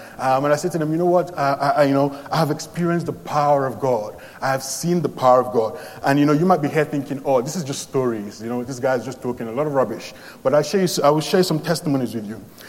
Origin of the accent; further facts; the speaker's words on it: Peckham, London, United Kingdom; I grew up in Peckham.